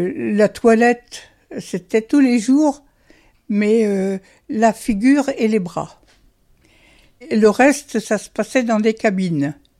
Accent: Centre-Val de Loire, France; born there; J'ai 76 ans. Je suis née près de Chartres

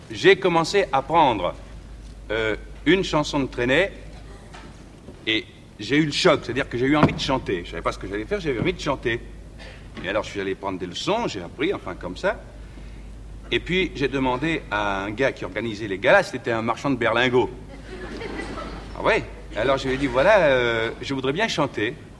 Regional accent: Marseille, Provence-Alpes-Côte d'Azur, France; accent: Marseille; C'est pas que je veux renier que je viens de Marseille, c'est pas ça. J'ai essayé de perdre un peu l'accent marseillais.

